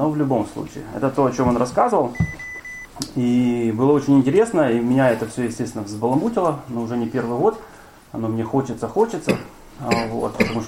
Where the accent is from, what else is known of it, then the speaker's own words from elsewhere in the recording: Kyiv, Ukraine; Родился я здесь, родился в Дарнице. Вот, вырос здесь